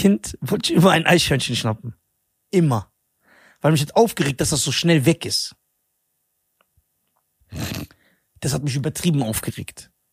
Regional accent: Wiesbaden, Hesse, Germany; ich bin aus Wiesbaden.

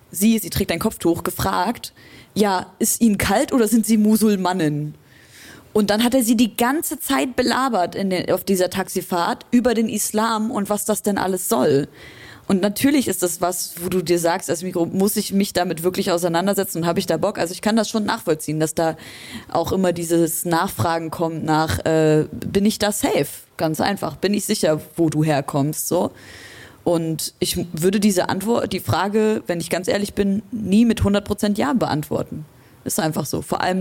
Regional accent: Leipzig, Saxony, Germany; ich komme aus Leipzig

